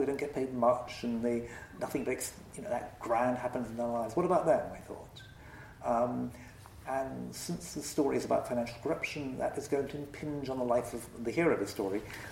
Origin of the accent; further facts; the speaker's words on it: London, United Kingdom; I guess I'm from London, the big capital. I've always lived in big cities.